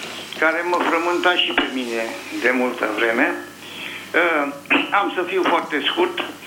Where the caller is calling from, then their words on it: Bucharest, Romania; să-i sunt din București.